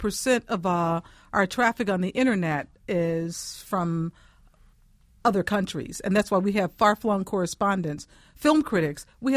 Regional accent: Chicago, Illinois, United States; Well, I'm from Chicago, and so their show started on WTTW in Chicago.

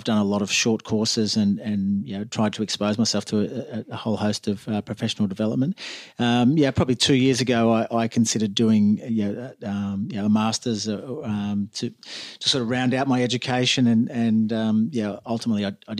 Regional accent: Canberra, Australian Capital Territory, Australia; I grew up in Canberra

